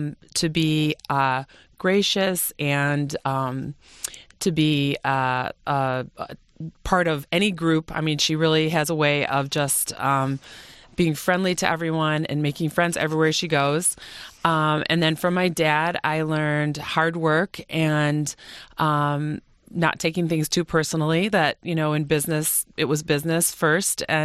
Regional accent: Bloomfield Village, Michigan, United States; So I grew up in Bloomfield Village. I had a pretty regular childhood, I would say.

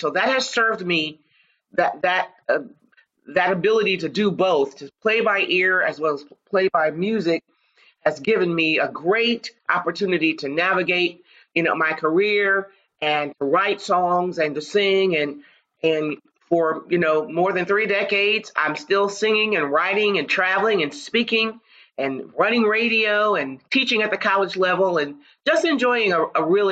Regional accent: Jackson, Michigan, United States; I was born and raised in Jackson, Michigan, which is about 70 miles west of Detroit. And so I'm a Midwestern girl.

